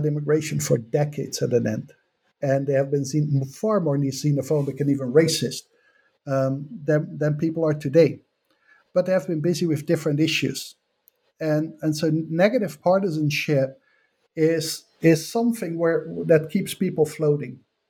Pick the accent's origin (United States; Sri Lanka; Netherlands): Netherlands; English is a second language; I guess this is a part, like I come from the Netherlands, which is nowhere near as emancipated as it thinks it is.